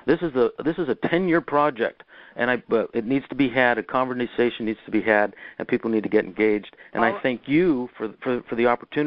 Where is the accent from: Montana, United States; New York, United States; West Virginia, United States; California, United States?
California, United States; And, of course, my home state, California, is the poster child for it.